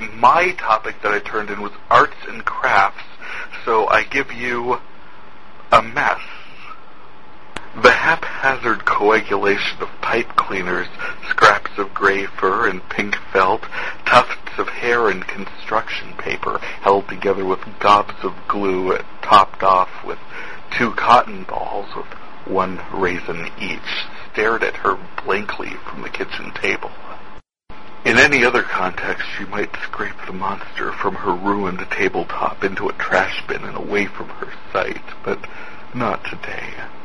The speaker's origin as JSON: {"language": "English", "region": "North Dakota", "country": "United States", "said": "I am from North Dakota, where this week we were declared a disaster area by the president"}